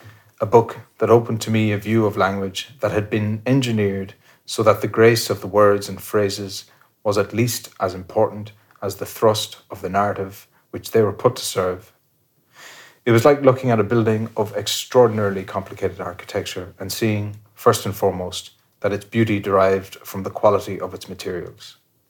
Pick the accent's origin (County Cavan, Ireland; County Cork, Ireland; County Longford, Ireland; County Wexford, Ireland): County Longford, Ireland; Ballymahon; I'm from Ballymahon.